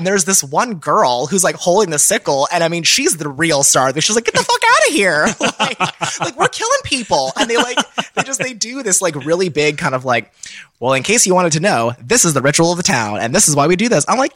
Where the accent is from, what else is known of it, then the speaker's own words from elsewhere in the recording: Texas, United States; I think that, you know, I grew up in Texas, and, you know, I'm not as rural as I think